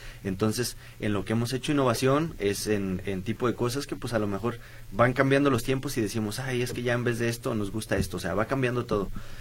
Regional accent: Mexico; en mi caso yo soy de México, no, no pertenezco a otro país.

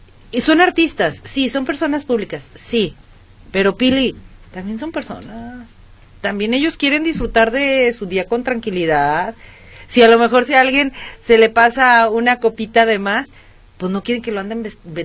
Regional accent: Guadalajara, Jalisco, Mexico; cosas que realmente nos identifican a nosotros como tapatíos y que nos sintamos orgullosos

